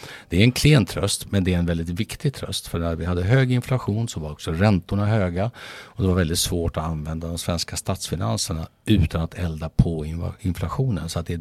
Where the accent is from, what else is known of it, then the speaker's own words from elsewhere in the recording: Skåne, Sweden; Jag är ju skåning som du från mig